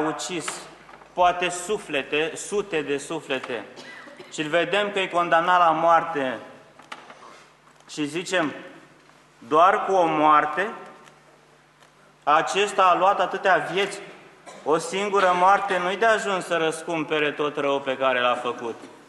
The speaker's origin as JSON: {"language": "Romanian", "country": "Romania", "said": "Noi suntem români, frați creștini. Suntem români."}